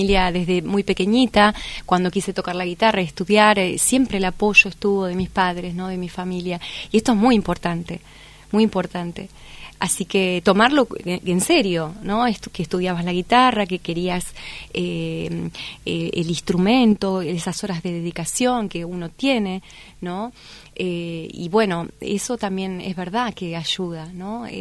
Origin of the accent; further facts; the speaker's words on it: Chascomús, Buenos Aires Province, Argentina; Con la infancia, con los recuerdos, con mi pueblo, con mi Chascomús.